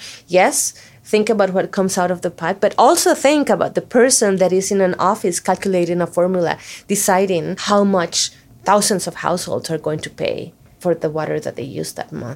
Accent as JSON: {"language": "English", "country": "Costa Rica", "moved": "as an adult", "lives_now": "United States", "said": "I'm originally from Costa Rica, and I came to the U.S. to do a master's degree in natural resource policy."}